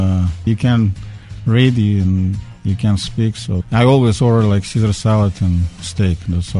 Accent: Russia; English is a second language; now in Winnipeg, Canada; Those years when I grew up in Russia, yeah, we have like a lot of snow, cold winter

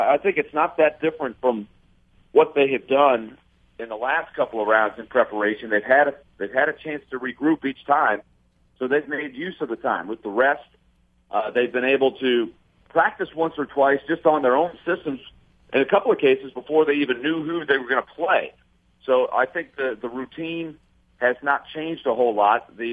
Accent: New York, United States; when I was playing a lot of floor hockey growing up in New York

